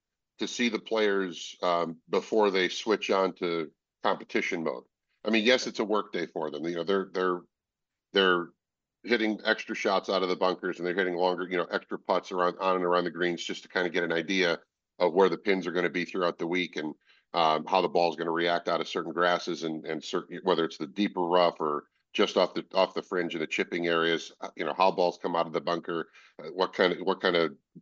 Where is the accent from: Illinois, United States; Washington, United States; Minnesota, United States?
Illinois, United States; Chicago; what I used to do growing up in Chicago, I used to go to the Western Open at Butler National and then Cog Hill.